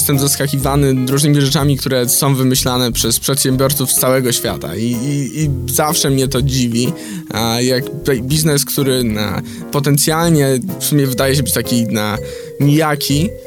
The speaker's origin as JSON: {"language": "Polish", "town": "Opole", "region": "Opole Voivodeship", "country": "Poland", "said": "A ja pochodzę z Opola i powiedzmy, że przed powrotem tutaj przeszedłem dość długą drogę"}